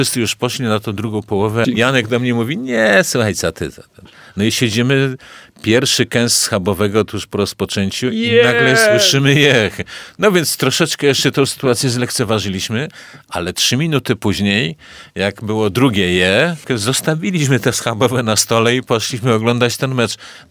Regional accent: Kraków, Lesser Poland, Poland; ja się urodziłem, mieszkałem jako mały chłopiec w Cichym Kąciku

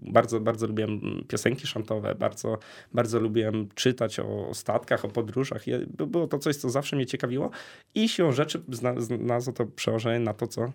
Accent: Kraków, Lesser Poland, Poland; Jestem dumnym krakowianinem

